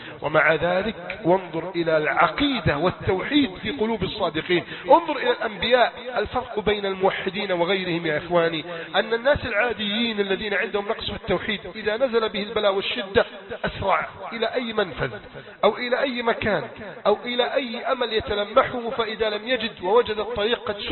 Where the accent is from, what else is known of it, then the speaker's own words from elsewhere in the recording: Egypt; وأن بلادنا مصر سيجمع الله شملها